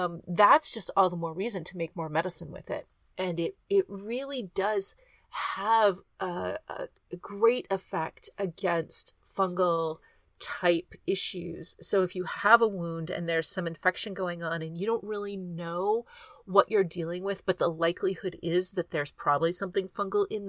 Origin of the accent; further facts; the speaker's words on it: Texas, United States; I grew up in Texas. I don't know. Maybe somebody else who grew up in Texas in the 70s and early 80s remembers monkey blood as well